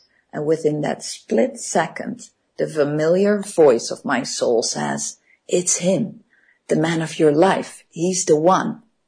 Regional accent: Netherlands; And I came with a team from Singapore. And he was also Dutch.

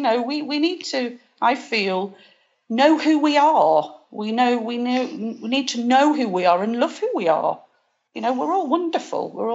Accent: Derby, East Midlands, United Kingdom; now in Spain; Well, I'm originally from England. I'm originally from a place called Derby in the middle of England.

